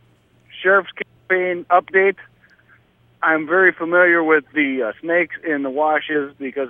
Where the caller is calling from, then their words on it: Wisconsin, United States; Wisconsin.